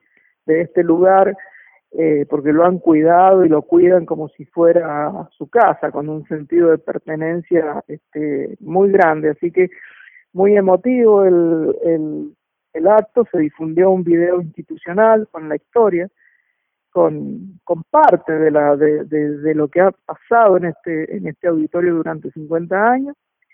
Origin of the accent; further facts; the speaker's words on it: San Juan, Argentina; los músicos que somos de acá de San Juan